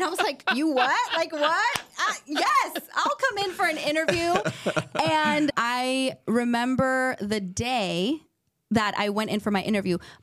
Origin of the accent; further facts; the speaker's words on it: San Francisco, California, United States; Yeah, born and raised in San Francisco, single mom.